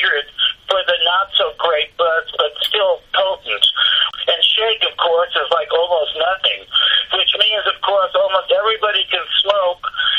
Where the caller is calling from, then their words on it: Albion, California, United States; I'm calling from Albion.